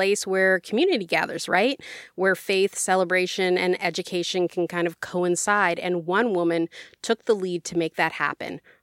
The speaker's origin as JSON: {"language": "English", "town": "Edmonton", "region": "Alberta", "country": "Canada", "tie": "born or raised there", "said": "That's right. That's right. My hometown."}